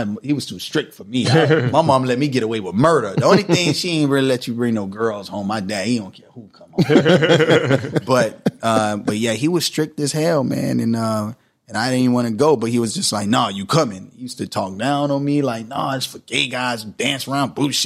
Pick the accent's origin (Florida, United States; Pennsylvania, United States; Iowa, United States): Florida, United States; Miami; Kara City. It's in Miami.